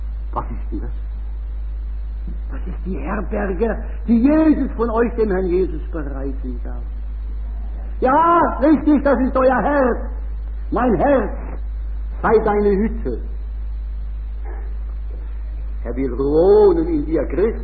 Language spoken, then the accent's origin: German; Rhineland-Palatinate, Germany; now in Nuremberg, Germany; Aber das gibt es ja auch hier in Nürnberg. Bei uns in der Pfalz habe ich das oft erlebt.